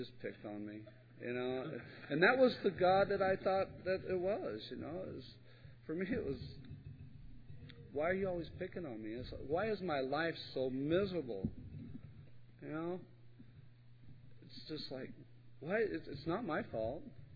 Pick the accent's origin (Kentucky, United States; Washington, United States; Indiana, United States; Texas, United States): Kentucky, United States; also born or lived in East Los Angeles; I was born in East L.A. and grew up in Kentucky in a little bitty town. But we had lived in a couple other places.